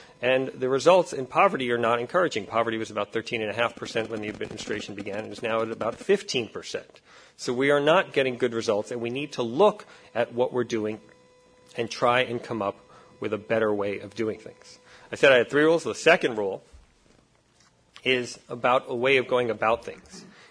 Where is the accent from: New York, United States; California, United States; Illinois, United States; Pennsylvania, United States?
New York, United States; New York City; I grew up in New York City at a pretty rough time in New York City history. I was growing up in the late 1970s.